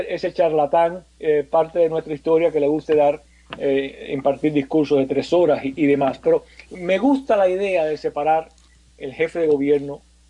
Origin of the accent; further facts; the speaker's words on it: Cuba; nosotros como cubanos no hacemos bien